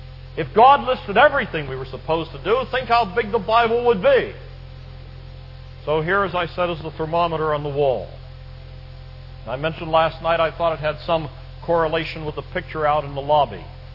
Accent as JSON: {"language": "English", "town": "Pittsburgh", "region": "Pennsylvania", "country": "United States", "said": "You know I'm from the Pittsburgh area."}